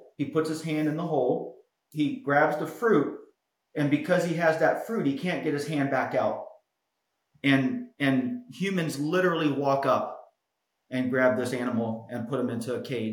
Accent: Cincinnati, Ohio, United States; We were both born and raised in Cincinnati. Everything we knew was there.

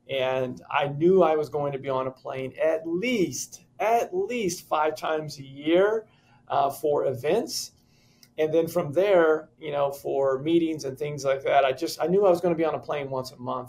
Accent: Kansas City, Kansas, United States; now in Tampa, United States; So I like to tell people that I'm a Kansan. I grew up in Kansas City, Kansas, Northeast Kansas, but I now live in Tampa, Florida.

